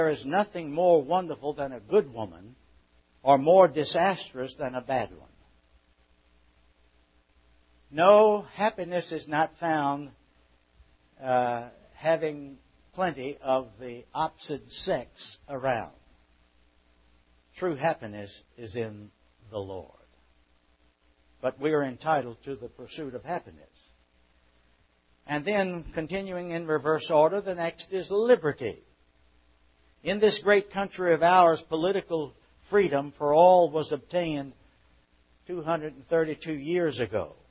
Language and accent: English; Virginia, United States; In my home state of Virginia, back at the beginning of this country